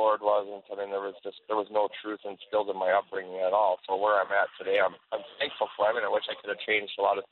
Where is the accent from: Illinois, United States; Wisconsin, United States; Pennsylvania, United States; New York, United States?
Wisconsin, United States; Superior; Well, I'm from Superior, Wisconsin.